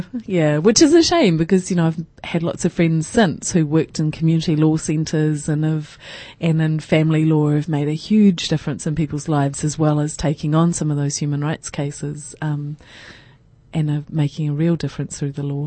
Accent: Invercargill, Southland, New Zealand; growing up in Invercargill in the 70s and 80s

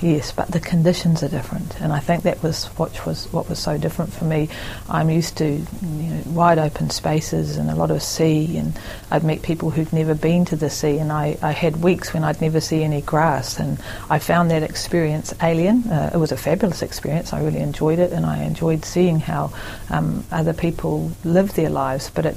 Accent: Auckland, New Zealand; I grew up in Auckland.

